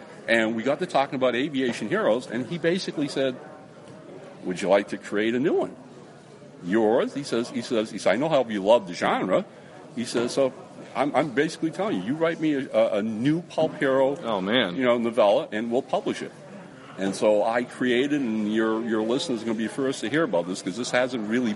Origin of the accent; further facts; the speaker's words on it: New England, United States; I grew up in New England.